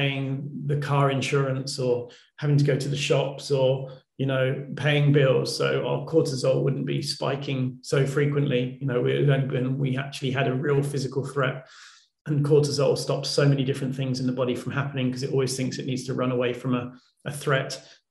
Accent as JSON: {"language": "English", "country": "United Kingdom", "said": "that's with an S, not a Z, because I'm British and we're awkward."}